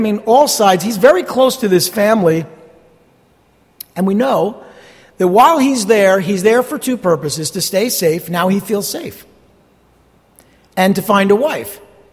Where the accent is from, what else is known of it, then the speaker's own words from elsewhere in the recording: United States; I come from the West. I'm come from America where, you know, women are not treated that way.